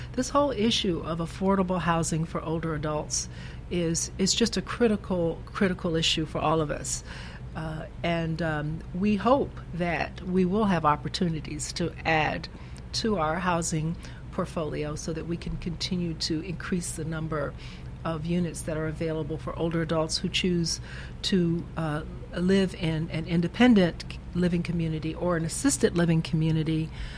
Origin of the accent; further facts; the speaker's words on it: Washington, District of Columbia, United States; I grew up in Ward 5 in Riggs Park, 1006 Hamilton Street, Northeast.